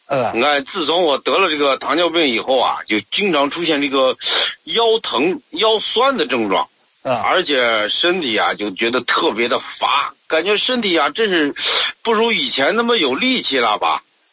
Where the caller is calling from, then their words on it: Hebei, China; 我是河北的一个听众